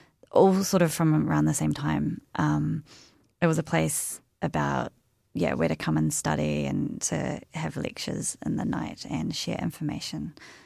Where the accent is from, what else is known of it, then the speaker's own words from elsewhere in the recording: Dunedin, Otago, New Zealand; Because I grew up in Dunedin, I knew that there was a library in there